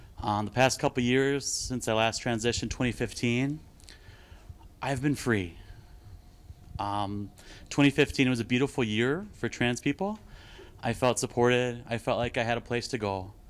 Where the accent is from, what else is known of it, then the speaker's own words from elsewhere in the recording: Minnesota, United States; My growing up was really hard in this state. I came from Montevideo, Fairmont, Morris area, finally the Twin Cities in Bloomington, and Eden Prairie.